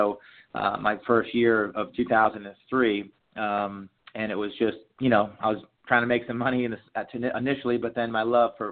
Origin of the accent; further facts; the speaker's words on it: Maine, United States; growing up in Maine, you know, the season's so short, and you know, I had a little tee in my basement.